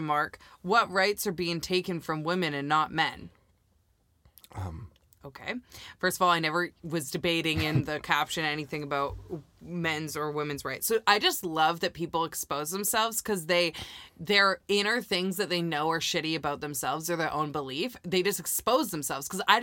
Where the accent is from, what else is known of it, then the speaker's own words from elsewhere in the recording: Canada; He doesn't even know I'm from Canada.